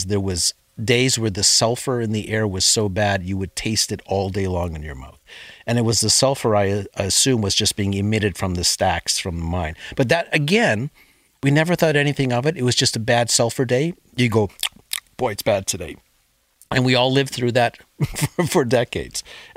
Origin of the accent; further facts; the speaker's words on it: Sudbury, Ontario, Canada; And then growing up in Sudbury, as I said, we were glued to the television.